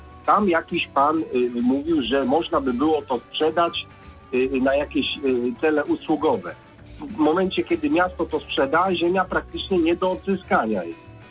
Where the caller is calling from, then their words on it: Bydgoszcz, Kuyavian-Pomeranian Voivodeship, Poland; Jak już wspomniałem, jestem z Bydgoszczy, więc sytuacji drogowej tak do końca w Toruniu nie znam